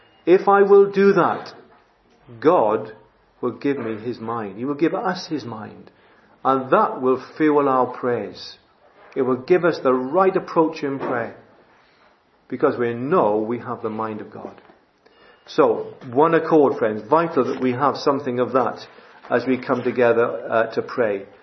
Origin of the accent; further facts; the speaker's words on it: Wales, United Kingdom; Now, being a Welshman, I'm very passionate about certain things.